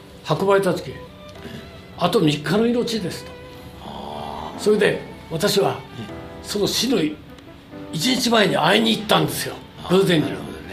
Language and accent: Japanese; Date District, Fukushima, Japan; そこの出身で